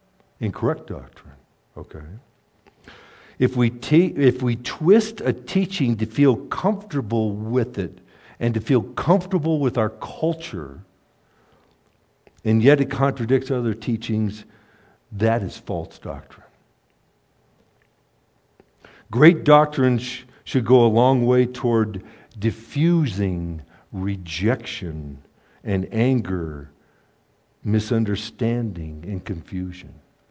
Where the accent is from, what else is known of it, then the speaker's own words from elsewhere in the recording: Ireland; you got to remember, I'm an Irishman